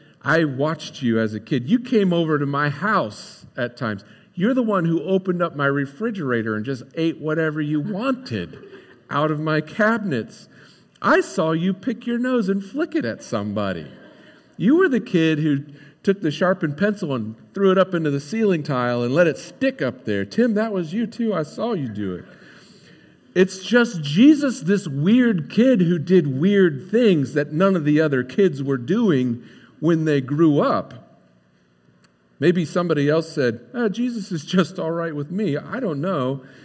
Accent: Croton, New York, United States; this was also my basic hometown. I mean, I grew up in Croton, but this is close enough.

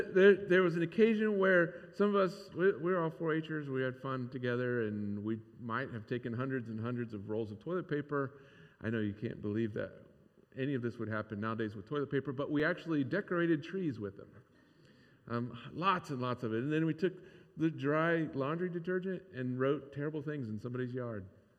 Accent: Croton, Ohio, United States; I grew up in Croton, Ohio. Croton, Ohio is famous for the biggest little fair in the world, right?

